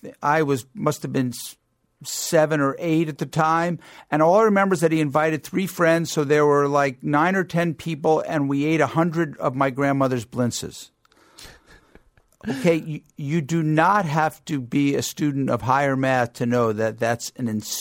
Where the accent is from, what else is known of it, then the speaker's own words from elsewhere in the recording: New York, United States; What makes me think of home, I grew up on Long Island